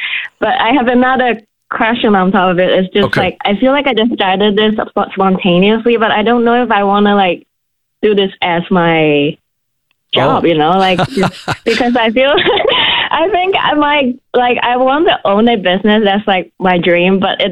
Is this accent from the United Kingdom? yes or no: no; Hong Kong; English is a second language; moved away as an adult; now in Maui, United States; I moved to the U.S. 4 years ago. I'm from Hong Kong. Now I'm currently a photographer in Maui. So when I moved to Maui, it's about 2 years ago